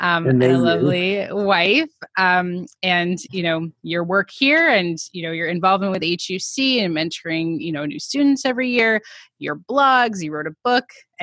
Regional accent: Thousand Oaks, California, United States; I grew up in Thousand Oaks

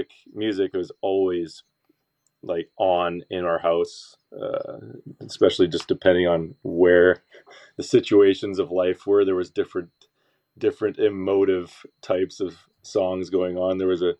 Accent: Coquitlam, British Columbia, Canada; born and raised in Coquitlam, BC. which is, again, like in this general area of where I'm at right now.

